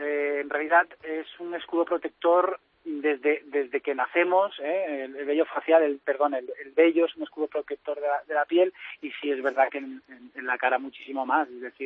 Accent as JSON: {"language": "Spanish", "country": "Spain", "said": "nos conocen en el mundo, que somos de aquí de España, que hacemos cositas."}